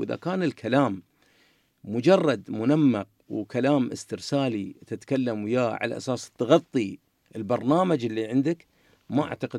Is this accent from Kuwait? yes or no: no; United Arab Emirates; أنا كإماراتي